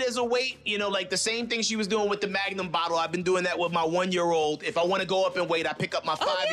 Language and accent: English; New York, United States; my home state of New York has one of the highest numbers of corona cases in the country right now.